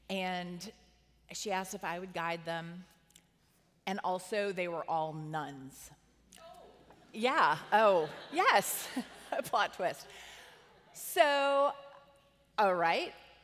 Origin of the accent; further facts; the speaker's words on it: Miami, Florida, United States; So I grew up in Miami, Florida in the 80s. So that was the time of Miami Vice, just to give you like a mood.